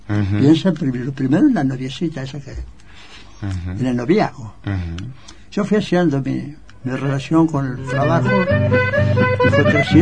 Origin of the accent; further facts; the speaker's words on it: Montevideo, Uruguay; No, yo soy absolutamente montevideano.